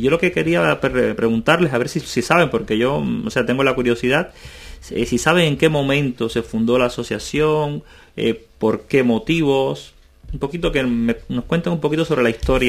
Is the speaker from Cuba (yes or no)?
yes; Trinidad, Sancti Spíritus, Cuba; yo soy de Trinidad y allí hay un movimiento artesano muy